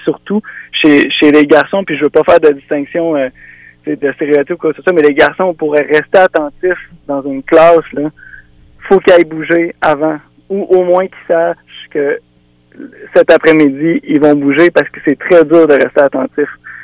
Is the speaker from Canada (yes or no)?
yes; Rivière-du-Loup, Quebec, Canada; je viens de Rivière-du-Loup. J'allais à l'école Jolie au centre-ville à Rivière-du-Loup.